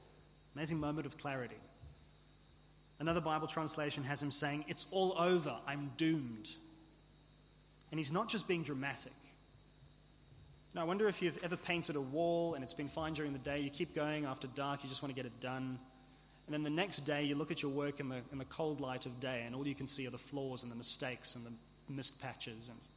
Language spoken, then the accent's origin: English; South Africa; Now, I come from South Africa, born and grown up there, and I grew up with real barbecues